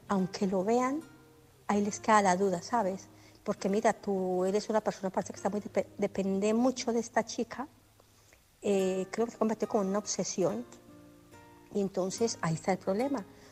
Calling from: Barcelona, Catalonia, Spain; de Barcelona.

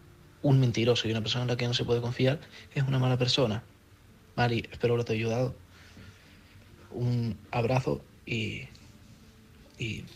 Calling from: Canary Islands, Spain; corresponsal de Lanzarote.

